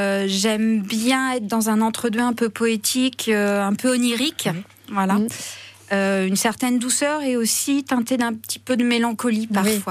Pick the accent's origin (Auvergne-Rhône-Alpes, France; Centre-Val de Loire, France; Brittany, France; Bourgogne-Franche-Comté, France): Centre-Val de Loire, France; Tours; also born or lived in Normandy / Haute-Savoie; Je suis originaire de Tours, mais après avoir vécu en Normandie, dans le Perche et en Haute-Savoie, je suis revenue sur mes terres natales.